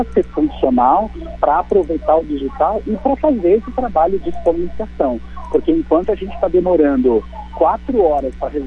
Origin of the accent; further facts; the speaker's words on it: Italy; nós, eu sou italiano, né, nós italianos